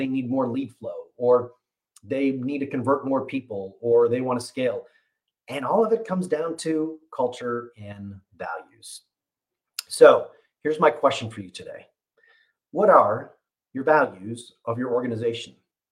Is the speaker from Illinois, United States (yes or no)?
yes; Chicago, Illinois, United States; And I'm not from Louisiana. I didn't go to school there. I'm from Chicago.